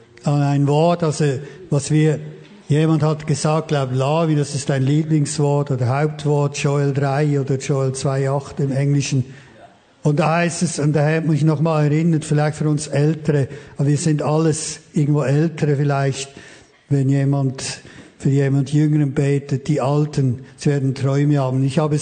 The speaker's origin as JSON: {"language": "German", "town": "Büren", "region": "North Rhine-Westphalia", "country": "Germany", "tie": "born or raised there", "said": "Ob es jetzt in Büren ist, wo ich aufgewachsen bin, ob es hier ist, Open Air."}